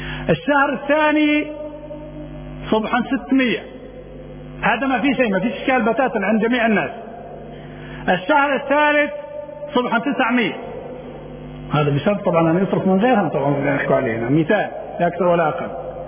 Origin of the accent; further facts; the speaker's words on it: Libya; المفروض أن الآن النصاب عندنا في ليبيا 1,000 دينار